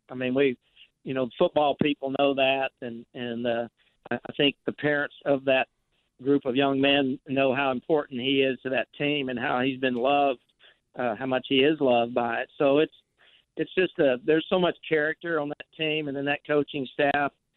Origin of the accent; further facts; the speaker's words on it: Mississippi, United States; I mean, I grew up in Mississippi, you know, listening to games in the New Orleans channel on Saturday night.